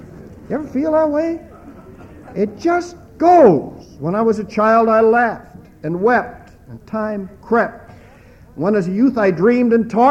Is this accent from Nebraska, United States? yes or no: yes; Nebraska, United States; moved away; I grew up in Nebraska where they hadn't heard of such inhuman inventions. And I got to Chicago